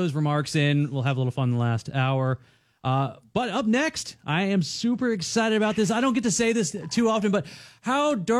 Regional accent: Florida, United States; I grew up over in Brevard County where NASA was

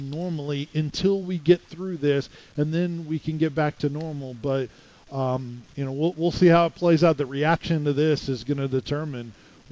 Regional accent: Florida, United States; And I came from Florida, where it's seeming like the divide is greater.

